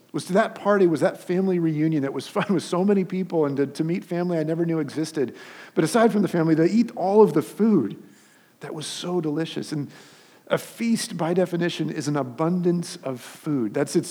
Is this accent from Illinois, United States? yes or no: no; Los Angeles, California, United States; I grew up in Los Angeles area, and so to go from Los Angeles to South Carolina felt like going to the other side of the world